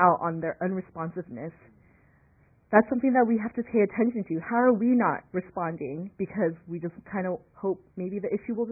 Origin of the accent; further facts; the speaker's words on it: Los Angeles, California, United States; So when I moved from Los Angeles, where it's a heavily populated Korean-American community, I came here for school, and it was like no Koreans.